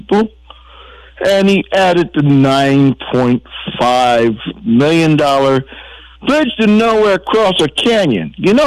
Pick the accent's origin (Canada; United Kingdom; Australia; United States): United States; I'm an American. This mosaic.